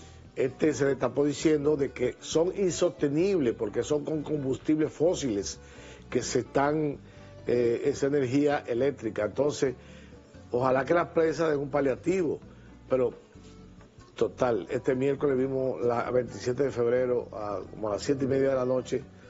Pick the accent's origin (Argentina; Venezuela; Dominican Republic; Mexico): Dominican Republic; San Francisco de Macorís, Duarte; born there; en San Francisco Macorís, mi pueblo, donde yo nací.